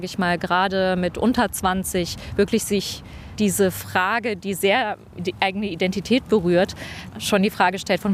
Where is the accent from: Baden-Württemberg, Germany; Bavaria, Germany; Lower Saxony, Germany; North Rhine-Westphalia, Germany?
Lower Saxony, Germany; Göttingen; weil ich bin in Göttingen aufgewachsen, da gab es sowas nicht.